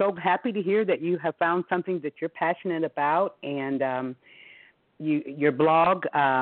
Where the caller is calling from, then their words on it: Tampa, Florida, United States; I'm calling from Tampa, Florida.